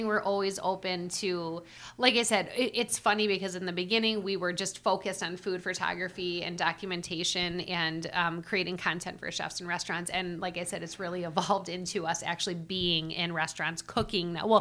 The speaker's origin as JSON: {"language": "English", "region": "Scotland", "country": "United Kingdom", "said": "I'm a Scottish girl. So yeah, that's got to be my favorite. So good."}